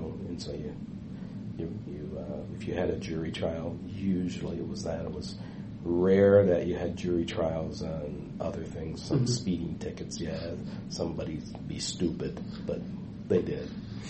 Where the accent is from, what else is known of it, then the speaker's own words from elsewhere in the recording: Racine, Wisconsin, United States; And, you know, I grew up in Racine, and so being in a white environment was never an issue.